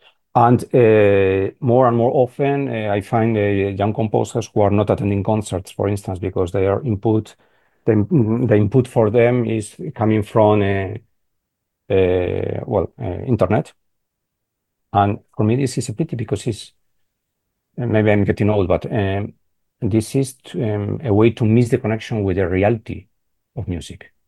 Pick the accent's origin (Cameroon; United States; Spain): Spain; English is a second language; Well, I don't want to be very hard with the Spanish reality, but for historical reasons, I think we are very far from Germany, Austria, the center of Europe, Paris, etc.